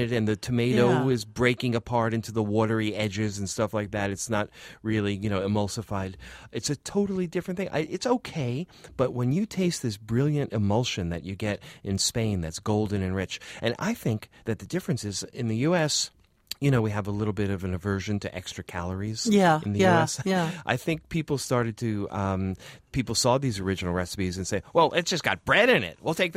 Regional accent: United States; being an American, I figured, oh, they're drinking smoothies in Sevilla.

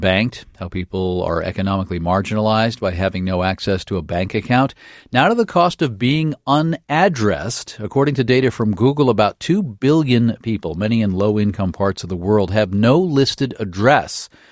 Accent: Maine, United States; In my home state of Maine, when you ask directions, a favorite line is, "You can't get there from here."

